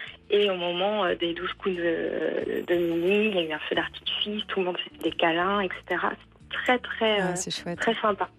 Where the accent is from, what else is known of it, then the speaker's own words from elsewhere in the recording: France; now in Australia; moi, en tant que petite Française, forcément, à chaque fois, je suis chouchoutée.